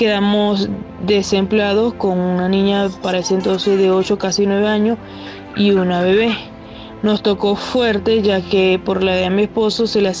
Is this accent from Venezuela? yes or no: yes; Venezuela; moved away as an adult; now in Bogotá, Colombia; Soy migrante venezolana. Llegamos a Colombia en el año 2016 junto a mi esposo, mi hija de 7 años y con 7 meses de embarazo. Decidimos tomar como ciudad de residencia Bogotá, porque queríamos cambiar de un clima cálido a uno más frío.